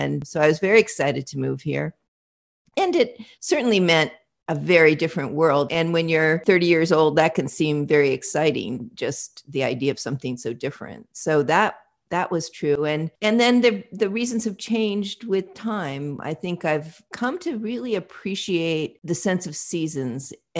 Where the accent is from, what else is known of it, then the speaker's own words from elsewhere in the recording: Hawaii, United States; I didn't know what the solstices meant growing up in Hawaii, that there was no notion of, oh, guess what?